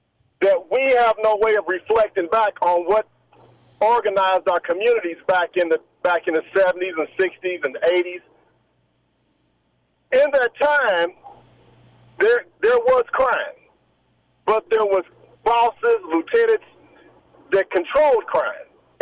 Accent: Indianapolis, Indiana, United States; also born or lived in New York City; But I grew up in Indianapolis, and I grew up in New York City, in Harlem.

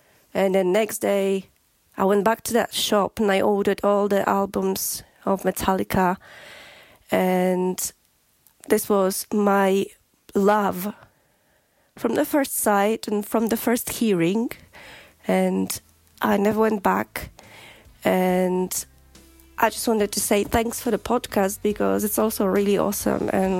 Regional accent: Poland; English is a second language; moved away as an adult; now in United Kingdom; I'm originally from Poland, but I've lived in UK for over 20 years now.

